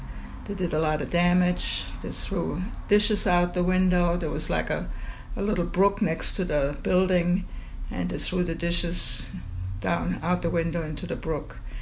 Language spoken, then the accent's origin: English; Schwäbisch Gmünd, Baden-Württemberg, Germany; moved away; My hometown was Schwäbisch Gmünd. It's in the south of Germany, mm-hmm. About an hour from the Stuttgart, which is the main city.